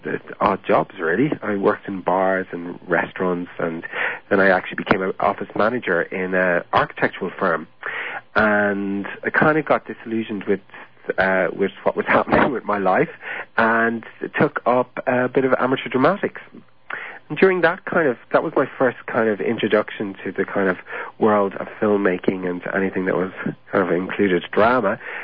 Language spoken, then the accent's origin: English; Portarlington, County Laois, Ireland; moved away as an adult; Well, I am originally from Port Arlington in County Leash, and it's a bit of a long story, really.